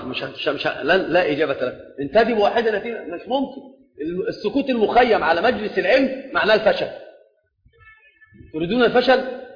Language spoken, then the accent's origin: Arabic; Egypt